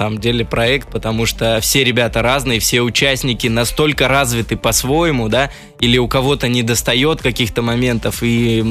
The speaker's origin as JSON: {"language": "Russian", "region": "Moscow", "country": "Russia", "tie": "born or raised there", "said": "в садик даже успел походить в Москве, поэтому на 100% считаю себя москвичом, и это мой родной город, и здесь я вырос"}